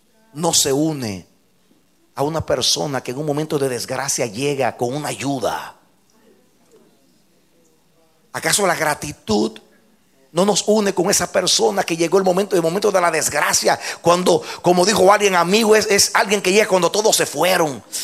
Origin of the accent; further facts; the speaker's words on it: Dominican Republic; moved away; A mí no me importa ser dominicano. Yo cuando salí de República Dominicana pensaba que República Dominicana era el mundo y el resto de las naciones el resto del mundo.